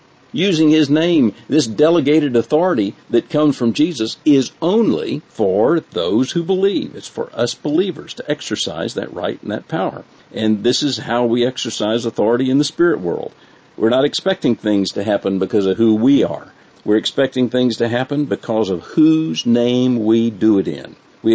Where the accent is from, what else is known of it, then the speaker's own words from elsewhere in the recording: United States; accent: American; she just can't understand me because I'm an American.